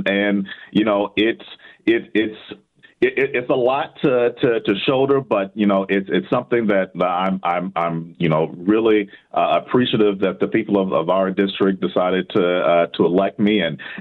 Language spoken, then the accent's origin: English; Mississippi, United States; You know, I'm from Mississippi originally. You know, grew up in a small town